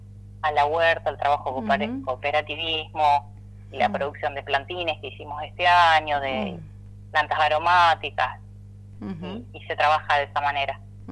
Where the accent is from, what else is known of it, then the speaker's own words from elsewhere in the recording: Carcarañá, Santa Fe, Argentina; Sí, yo soy de Carcarañá y fui alumna rural.